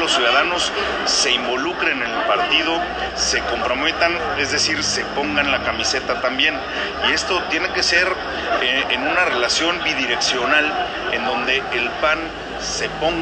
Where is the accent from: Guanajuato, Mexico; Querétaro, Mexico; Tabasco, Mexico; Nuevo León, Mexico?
Querétaro, Mexico; soy el único de Querétaro que me tocó estar en esta comisión